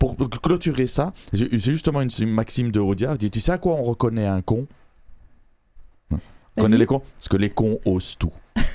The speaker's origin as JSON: {"language": "French", "country": "Belgium", "said": "en plus, je suis belge"}